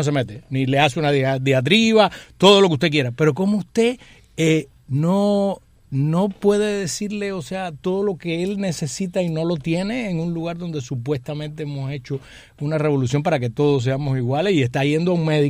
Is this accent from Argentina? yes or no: no; Venezuela; yo, médico venezolano, de pronto me meten en mi país médicos cubanos